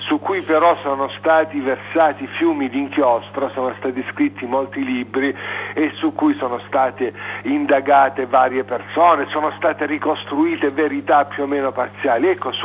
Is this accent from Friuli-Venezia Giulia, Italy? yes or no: no; Lecce, Apulia, Italy; born there; moved away as an adult; now in Turin, Italy; Io vivo a Torino da 30 anni, io sono nato a Lecce, sono, come dire, venuto a Torino all'età di 20 anni, 20, 20, 21 per continuare gli studi, poi mi sono fermato